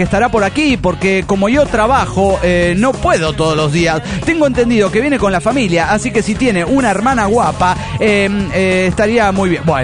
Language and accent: Spanish; Costa Rica; de Tiquicia, Costa Rica.